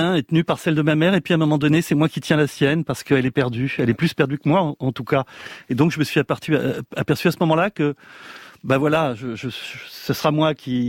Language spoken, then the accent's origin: French; France; born there; French is a second language; même si je suis né en France et même si j'ai parlé spontanément le français à la maternelle, je n'avais pas les mécanismes, l'inconscient du français.